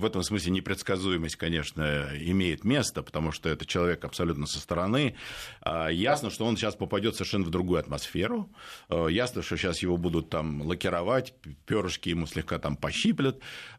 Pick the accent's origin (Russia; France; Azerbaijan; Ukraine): Russia; born there; Родился я в России.